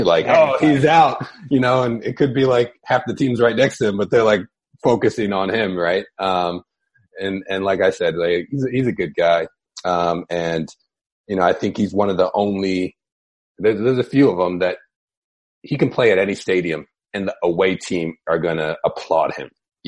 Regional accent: United States; especially as an American, right, that I wasn't taught.

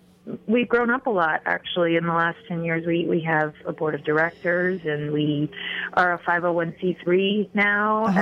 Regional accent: Colorado, United States; I grew up here. I grew up in Colorado, actually.

